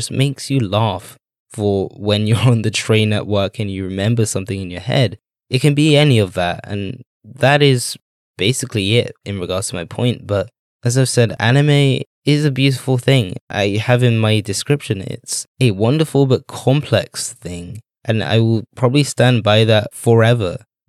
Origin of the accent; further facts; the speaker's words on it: United Kingdom; accent: British; I'm just going to say it in my regular British accent.